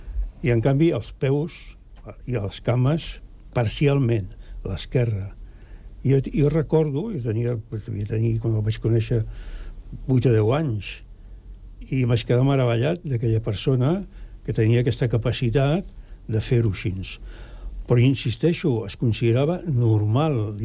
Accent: Barcelona, Catalonia, Spain; jo recordo nens i nenes del meu barri, a Gràcia, a Barcelona

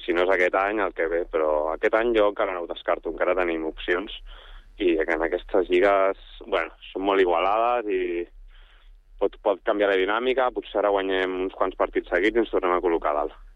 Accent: Sant Cugat del Vallès, Catalonia, Spain; tot el primer equip som gent de Sant Cugat

